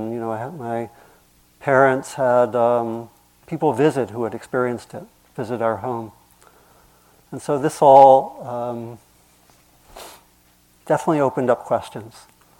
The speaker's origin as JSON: {"language": "English", "region": "Maryland", "country": "United States", "tie": "born or raised there", "said": "And where I grew up was in Maryland, and I was also, something didn't sit right."}